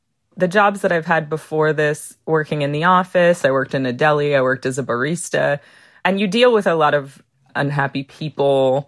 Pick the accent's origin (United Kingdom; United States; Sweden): United States; San Diego, California; I'm from San Diego